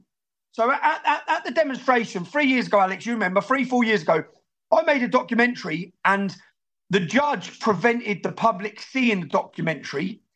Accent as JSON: {"language": "English", "region": "England", "country": "United Kingdom", "said": "I failed in my job as an Englishman, and I failed in my job as a journalist, and I failed the British public."}